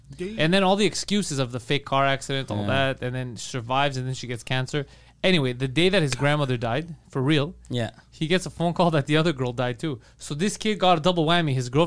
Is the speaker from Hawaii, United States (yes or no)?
yes; Hawaii, United States; Look, I'm from Hawaii.